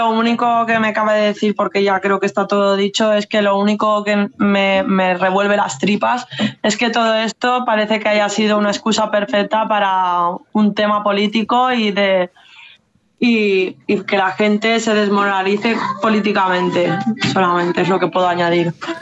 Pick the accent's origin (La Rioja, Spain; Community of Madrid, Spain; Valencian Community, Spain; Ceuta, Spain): Valencian Community, Spain; Valencia; now in Mislata, Spain; yo soy de Valencia y vine a vivir hace 4 años, casi 5, en Mislata. Y lo bueno de Mislata que tiene es que es un pueblo de la Ribera.